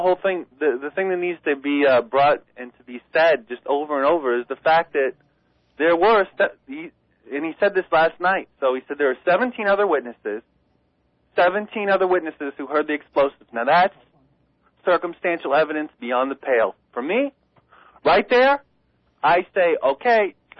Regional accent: United States; This is our place, and I'm not an immigrant. Just because I was born here.

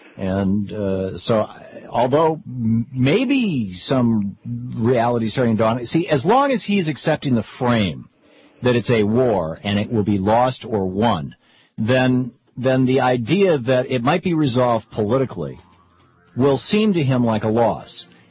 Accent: Michigan, United States; moved away; I grew up in Michigan and I left in 78.

